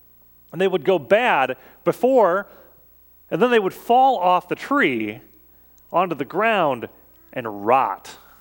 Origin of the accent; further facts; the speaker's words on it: Sioux City, Iowa, United States; Growing up in Sioux City, Iowa, my grandparents had these two big apple trees in their backyard.